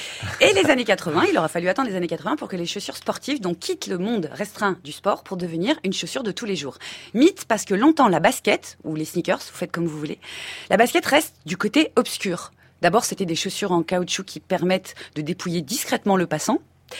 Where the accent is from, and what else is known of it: France